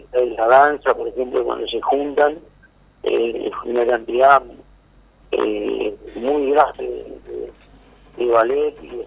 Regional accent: Santo Tomé, Corrientes, Argentina; el ballet oficial de Santo Tomé, que es el ballet de mi tierra

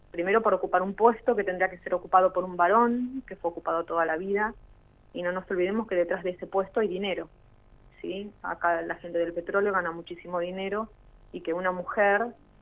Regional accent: Bahía Blanca, Buenos Aires Province, Argentina; now in Catriel, Argentina; trabajo acá en Catriel. La verdad que estoy de Bahía Blanca, pero bueno, el trabajo me trajo hasta acá.

